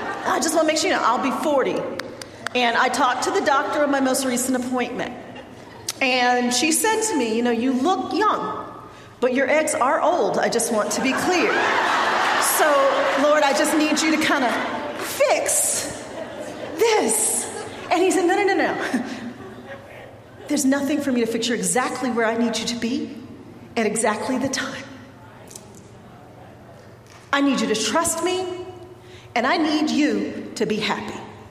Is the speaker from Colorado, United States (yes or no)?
yes; Denver, Colorado, United States; I lived north of Atlanta, even though we grew up in Denver, Colorado, where we went to middle school and high school together.